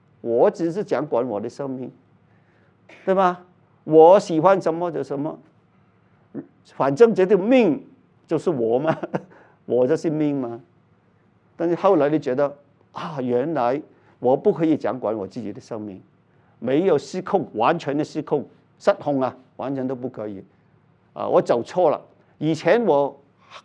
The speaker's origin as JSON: {"language": "Chinese", "country": "Hong Kong", "tie": "born or raised there", "said": "我念的是什么基督教的学校，我在香港长大，小学中学我都有读圣经，但是我不信的。"}